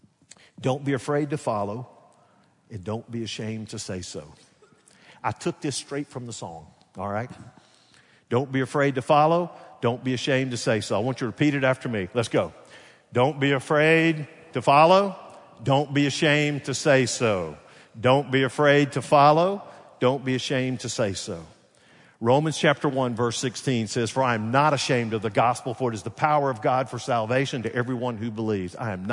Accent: Alabama, United States; They said, "Where are you from?" I said, "Alabama."

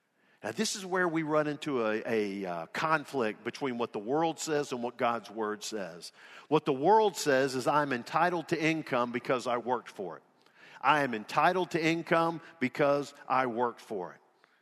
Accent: Birmingham, Alabama, United States; born there; I have no idea why I was born in Birmingham, Alabama, and not born in Somalia.

